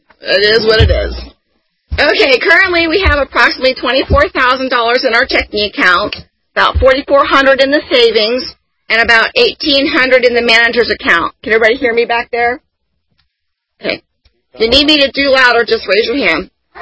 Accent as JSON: {"language": "English", "town": "Mesa", "region": "Arizona", "country": "United States"}